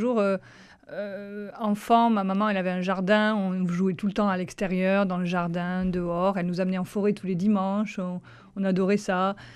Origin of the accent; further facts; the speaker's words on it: Southwest France, France; Oui, puis je venais du Sud-Ouest aussi. Ma région me manquait peut-être aussi.